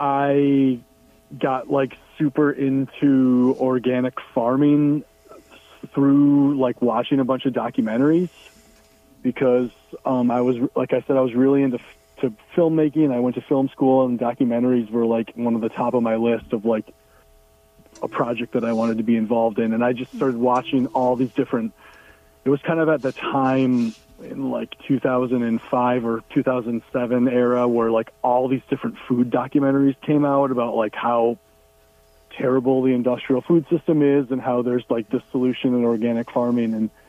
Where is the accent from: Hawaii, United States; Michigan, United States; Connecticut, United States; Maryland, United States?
Michigan, United States; Grand Rapids; also born or lived in California; Well, I was born in California, and not too long after I was born, my family decided to move to Michigan because my dad got a job. So I was raised in Grand Rapids, Michigan